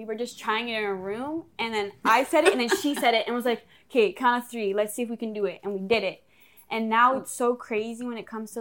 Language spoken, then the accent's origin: English; Malta; We're from Malta and then from Italy, which is the island above it. So we're repping Italy and Malta.